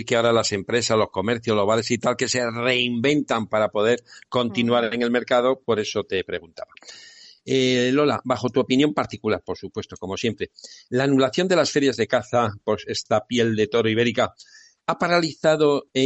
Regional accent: Castile and León, Spain; Actualmente está en mi tierra leonesa, desde 1976

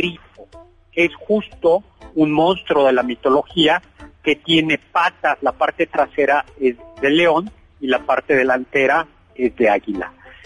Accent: Mexico City, Mexico; como los chilangos tenemos devoción por el pavimento, por supuesto pavimentamos esa bonita glorieta

